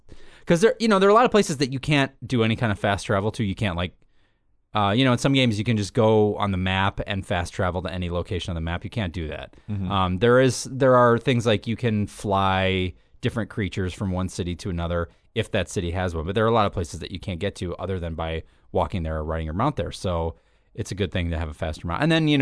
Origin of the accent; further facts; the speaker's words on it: Chicago, Illinois, United States; You know, and being growing up in the Chicago area, we were kind of lucky because a lot of the big game companies were based out of Chicago.